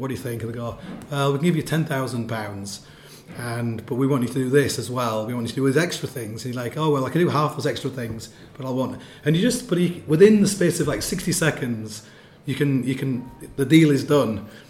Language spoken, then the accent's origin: English; England, United Kingdom; I'm like, I'm from England.